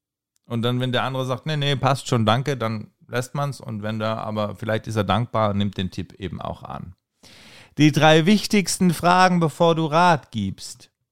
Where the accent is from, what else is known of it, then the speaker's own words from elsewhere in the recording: Stuttgart, Baden-Württemberg, Germany; das sage ich euch als Stuttgarter